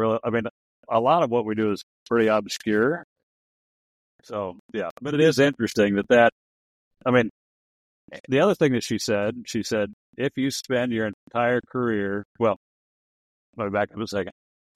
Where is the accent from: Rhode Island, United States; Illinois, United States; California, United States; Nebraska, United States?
Nebraska, United States; I grew up on a farm in Nebraska.